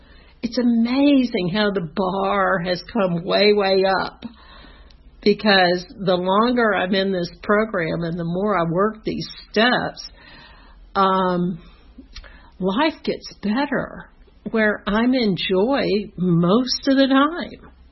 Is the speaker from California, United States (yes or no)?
no; Atlanta, Georgia, United States; I was born in 1955 in Atlanta at Crawford Long Hospital downtown. I grew up in Buckhead.